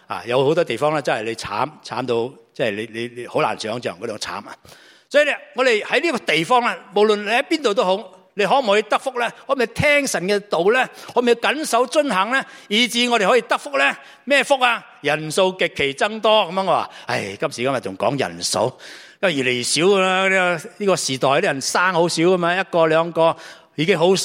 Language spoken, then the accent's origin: Cantonese; China; 以色列人都唔系几多啫，我中国人仲多啦